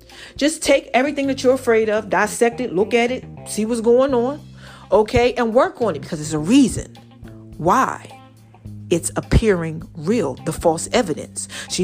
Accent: New Jersey, United States; Okay, I'm from New Jersey.

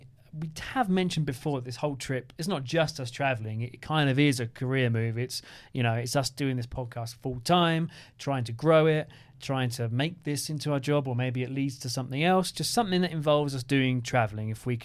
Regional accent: England, United Kingdom; We're from England. We're traveling for this much time.

